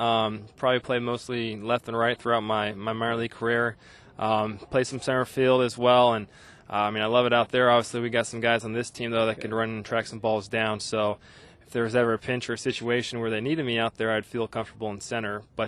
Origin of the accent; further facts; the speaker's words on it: Portland, Oregon, United States; I grew up in Portland, Oregon, and for one reason or another, I became a Giants fan.